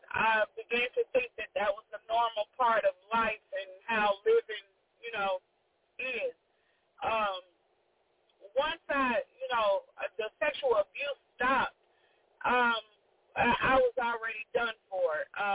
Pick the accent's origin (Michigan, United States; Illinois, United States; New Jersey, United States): Illinois, United States; Chicago; born there; Well, I was born into Chicago to some very young parents. And, you know, doing their best. I was born in 68 in Chicago.